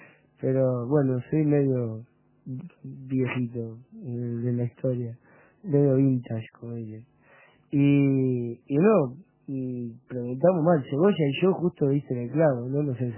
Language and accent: Spanish; Uruguay